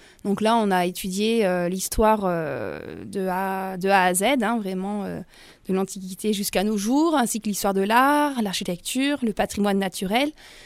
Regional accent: Romans-sur-Isère, Auvergne-Rhône-Alpes, France; je suis dromoise, hein, je suis née à Romans, et j'habite sur Cré, en fait.

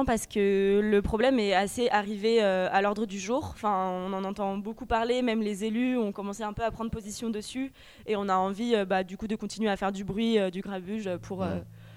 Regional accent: Grenoble, Auvergne-Rhône-Alpes, France; Je viens de Grenoble

